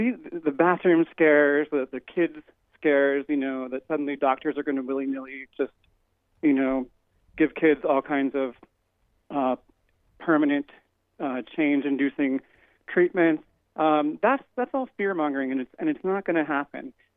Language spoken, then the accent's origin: English; Indiana, United States; now in Portland, United States; And I grew up in Indiana. I'm a Midwesterner, and it would be nice if I could count on equal and fair treatment in my home state, but I can't, so I moved to Portland, Oregon.